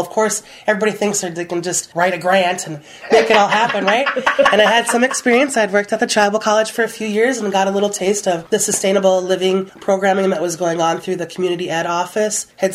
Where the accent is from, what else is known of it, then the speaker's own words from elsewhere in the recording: Bemidji, Minnesota, United States; Because we both had been born and raised in the Bemidji area and then gone off to live in Minneapolis and kind of see the city life, and both came back here for our different reasons.